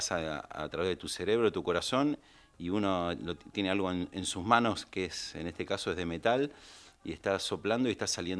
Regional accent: Tucumán, Argentina; Yo me crié en Tucumán

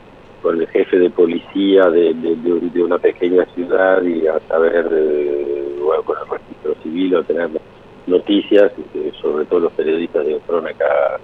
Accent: Argentina; somos argentinos

